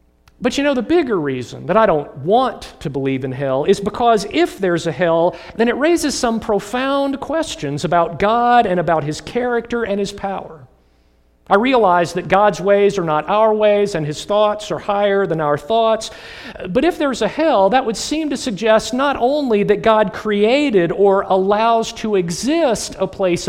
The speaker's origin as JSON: {"language": "English", "region": "Illinois", "country": "United States", "tie": "born or raised there", "also_born_or_lived": "Atlanta", "said": "even though I was born in Atlanta, Georgia, I didn't grow up in a Baptist church in the Deep South. I grew up in a Methodist church in northern Illinois"}